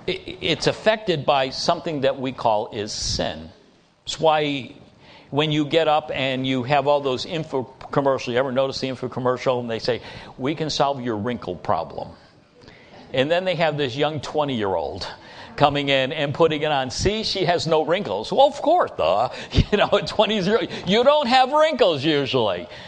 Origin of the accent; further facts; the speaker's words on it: United States; and so we as an American people have been so secularized and so driven far away from the Scriptures